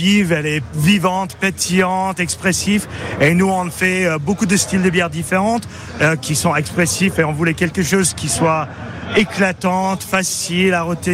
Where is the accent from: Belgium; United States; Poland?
United States; Connecticut; also born or lived in Colorado / California; now in France; Je viens de la côte est, de Connecticut, mais je suis pas fidèle à une région, donc j'ai habité dans le Colorado, Californie, etc.